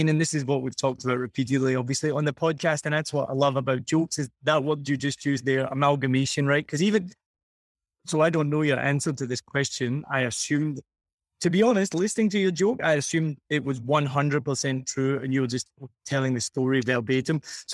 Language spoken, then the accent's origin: English; Scotland, United Kingdom; I'm from Scotland